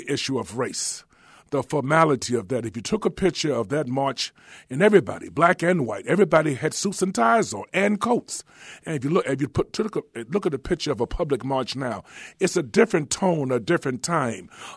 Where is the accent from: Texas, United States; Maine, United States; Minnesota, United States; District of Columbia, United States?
District of Columbia, United States; Washington; And I grew up in Northeast Washington, Trinidad, Maryland Avenue neighborhood.